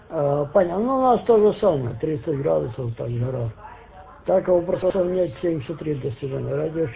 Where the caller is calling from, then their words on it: Haifa, Haifa District, Israel; Город Хайфа, север Израиля, город Хайфа.